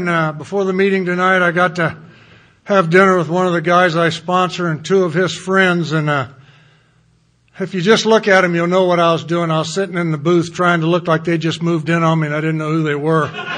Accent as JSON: {"language": "English", "town": "Danville", "region": "Illinois", "country": "United States", "tie": "born there", "said": "I was born in Danville, Illinois. I had great parents."}